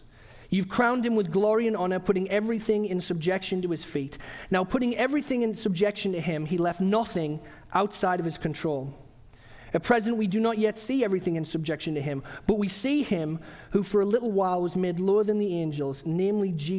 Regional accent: England, United Kingdom; moved away as an adult; now in United States; But that's because I've got an accent. I'm originally from England. And believe it or not, having an accent and living in the United States has got me into quite a few interesting situations over the last 10 years.

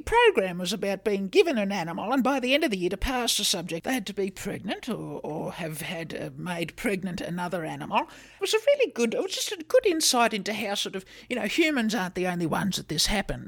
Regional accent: Ararat, Victoria, Australia; growing up near Ararat and this, you know, going to an agricultural boarding school, we're bush girls.

